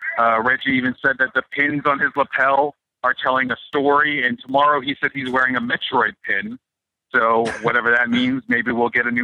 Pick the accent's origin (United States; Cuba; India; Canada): Canada; as a Canadian.